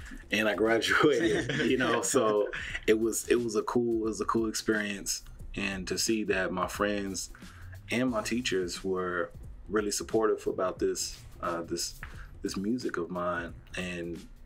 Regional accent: Oklahoma City, Oklahoma, United States; Hey, what's going on, guys? … born and raised in Oklahoma City.

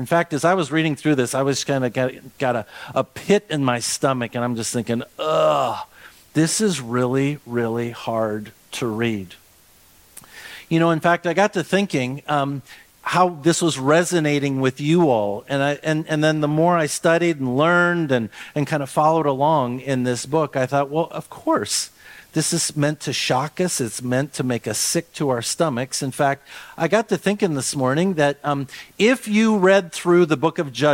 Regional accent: Austin, Minnesota, United States; Well, then when I got to seventh grade, I moved from Southgate Elementary School in Austin, Minnesota to Ellis Middle School.

